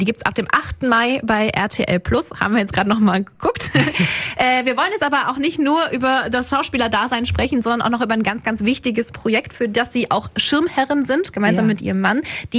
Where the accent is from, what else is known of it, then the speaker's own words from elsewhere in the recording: Wuppertal, North Rhine-Westphalia, Germany; Wenn ich sage, ich komme aus Wuppertal, dann heißt es immer, ach, Wuppertal und so.